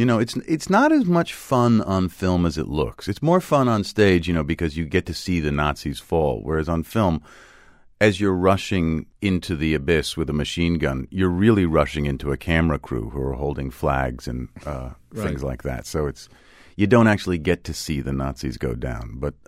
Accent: New York, United States; I'm really from the Lower East Side of New York and don't know anything else.

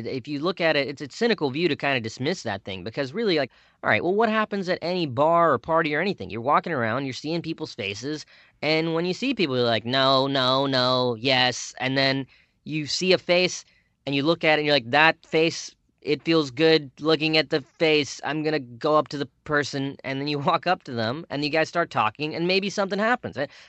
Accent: South Carolina, United States; I was born in South Carolina, grew up for, you know, alive in America for 32 years, dated just as much as any other, you know, person that was born here in my age.

